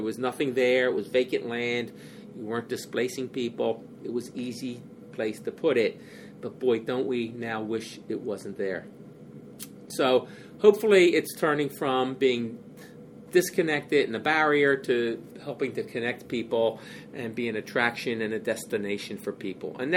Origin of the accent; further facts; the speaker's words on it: Philadelphia, Pennsylvania, United States; Well, I grew up in Manayunk, which is along the Schuylkill River, so I have a lot of fond memories of the river as a kid